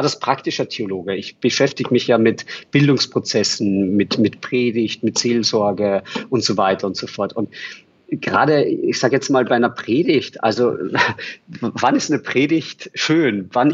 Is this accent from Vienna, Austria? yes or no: yes; Vienna, Austria; Ich bin in Wien groß geworden